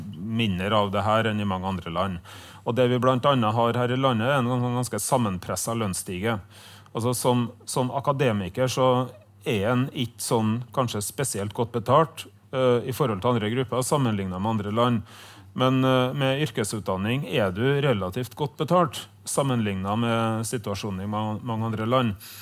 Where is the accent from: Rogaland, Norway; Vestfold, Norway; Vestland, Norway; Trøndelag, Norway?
Vestland, Norway; Årdal; Derfor, der jeg kommer fra, altså i aluminiumsverket i Årdal og i Høyanger, er det veldig få igjen av verksarbeidere.